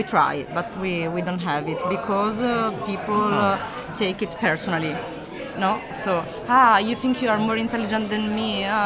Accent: Sardinia, Italy; English is a second language; now in Milan, Italy; I'm from Sardinia.

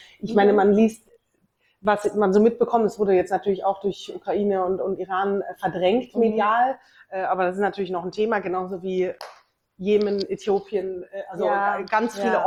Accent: Bavaria, Germany; Ich bin in Bayern groß geworden

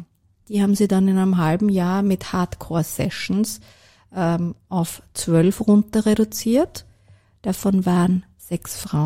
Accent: Vienna, Austria; Ich bin im Gemeindebau aufgewachsen. Viele wissen nicht, dass Wien die Geburtsstadt des sozialen Wohnbaus ist

